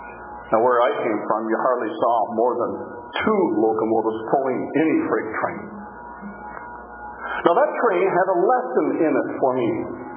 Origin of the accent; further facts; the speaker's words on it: Ontario, Canada; I was raised in Ontario, down in the mostly flat area of southwestern Ontario, a farming area.